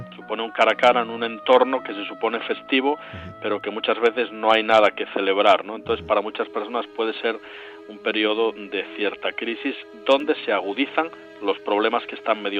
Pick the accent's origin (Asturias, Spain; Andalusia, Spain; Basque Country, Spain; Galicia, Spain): Asturias, Spain; en Asturias, en mi tierra, cuando llegaba el tiempo de Navidad, salíamos con nuestro papá a recoger musgo por los bosques húmedos de Asturias